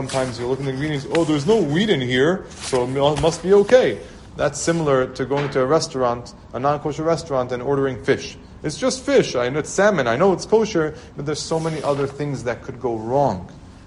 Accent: Queens, New York, United States; I grew up in Queens in Kew Garden Hills, and Baruch Hashem, a lot of Jews there.

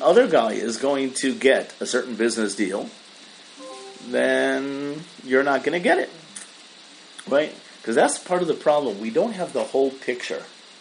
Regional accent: Milwaukee, Wisconsin, United States; And I grew up in Milwaukee, Wisconsin, which is Green Bay Packer territory.

